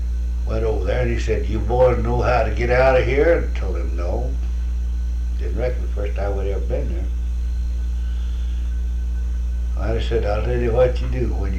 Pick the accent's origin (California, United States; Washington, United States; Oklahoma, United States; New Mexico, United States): Oklahoma, United States; Said, we're from Oklahoma. Said, where are you going? We're going back to Oklahoma.